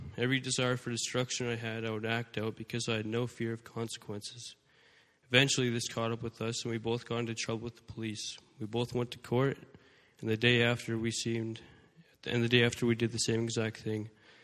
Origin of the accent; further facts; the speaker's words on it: Saskatoon, Saskatchewan, Canada; born there; from Rock Solid, and I'm going to be sharing a little bit of my story. I was born in Saskatoon in 2002, and I grew up with a loving family